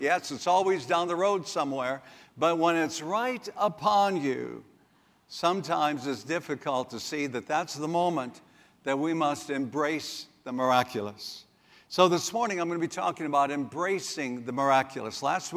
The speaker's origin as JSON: {"language": "English", "region": "South Dakota", "country": "United States", "tie": "born or raised there", "said": "You know, as a child growing up in South Dakota, I always heard that I-29, the Interstate 29, was going to come through our area."}